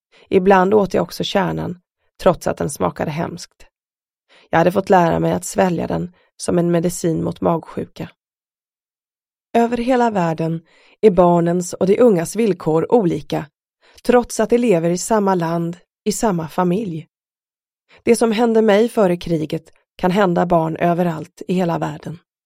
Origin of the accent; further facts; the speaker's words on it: Burundi; För mig skulle kriget i mitt hemland Burundi bli en utväg från ständigt lidande och utsatthet.